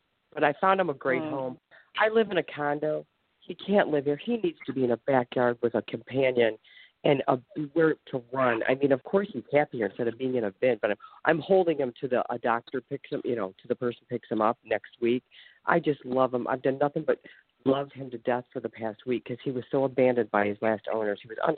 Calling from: Ohio, United States

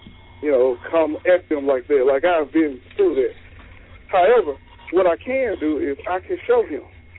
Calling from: Mississippi, United States; Mississippi.

